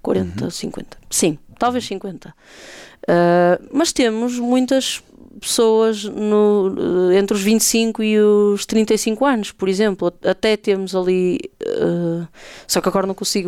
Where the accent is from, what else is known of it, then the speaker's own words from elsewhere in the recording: Braga, Portugal; Um deles é aqui de Braga, que é de onde eu sou